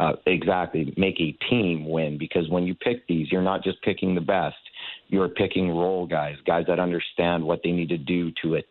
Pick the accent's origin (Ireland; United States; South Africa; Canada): Canada; We were playing against American teams and, you know, we're the Canadian team